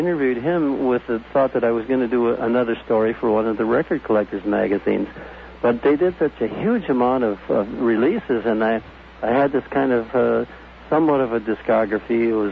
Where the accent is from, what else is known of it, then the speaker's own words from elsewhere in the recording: Wisconsin, United States; They knew that I was from Wisconsin and all this, so he put us in touch with each other.